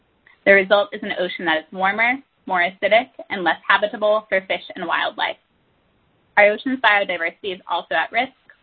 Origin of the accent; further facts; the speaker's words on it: Seabrook, New Hampshire, United States; Experiences related to the ocean are part of what makes my hometown, Seabrook, New Hampshire, so special.